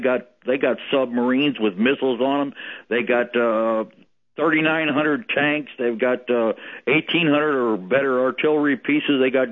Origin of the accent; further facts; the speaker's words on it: Missouri, United States; now in Texas, United States; lived my whole life until I retired in Missouri, and then I moved to Texas